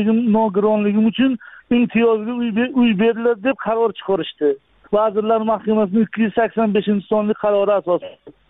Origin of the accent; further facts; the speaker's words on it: Koson, Qashqadaryo Region, Uzbekistan; born there; Men 1977 yil Koson tumanida tug'ilganman.